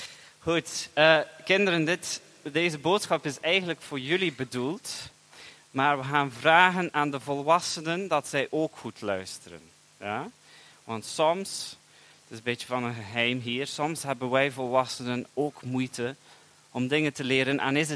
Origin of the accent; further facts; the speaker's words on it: England, United Kingdom; ik ben een Belg opgegroeid in Engeland.